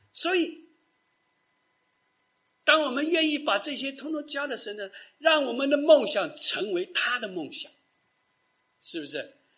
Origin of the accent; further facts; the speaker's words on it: China; 我们中国人说是礼要龙门，但是我们基督徒说什么？